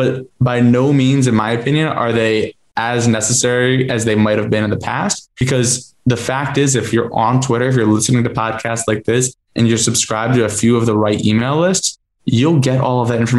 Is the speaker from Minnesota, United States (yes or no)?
no; New Jersey, United States; also born or lived in Boston, United States; I'm from Jersey, lived up in Boston, partners from Rhode Island, all Northeast boys, right?